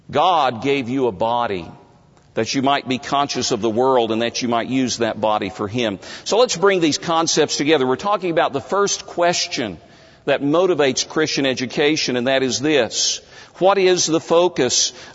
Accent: Tennessee, United States; I remember growing up in East Tennessee in a public high school.

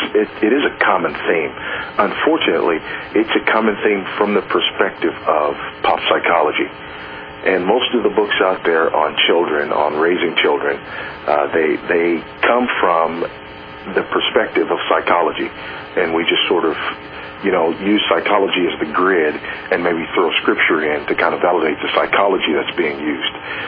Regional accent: Los Angeles, California, United States; now in Houston, United States; Yeah, I grew up in Los Angeles.

